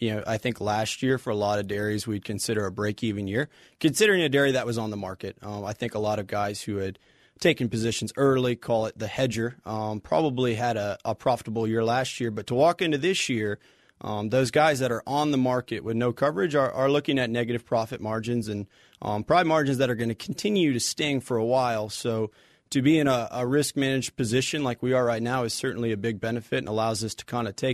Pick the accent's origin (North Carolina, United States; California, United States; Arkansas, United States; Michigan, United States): Michigan, United States; So I grew up northern Michigan, a couple hours north of Grand Rapids, hour south of Traverse City for those who like to vacation that way.